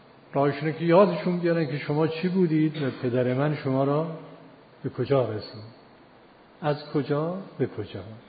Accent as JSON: {"language": "Persian", "country": "Iran", "said": "فهمیده من ایرانی هستم از لباسم باید"}